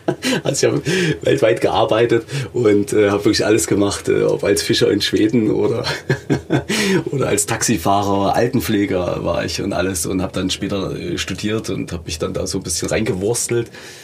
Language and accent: German; Leipzig, Saxony, Germany; Naja, privilegiert ist einfach, ich komme ja aus Leipzig. Ich kenne diese Stadt im Wandel.